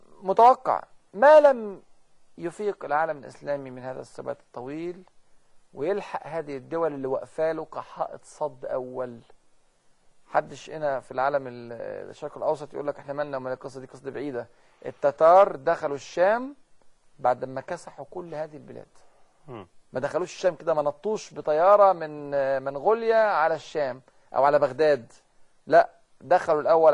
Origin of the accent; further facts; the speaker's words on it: Egypt; عرفت ان انا من مصر في الورقه اللي بملاها في البنك مصري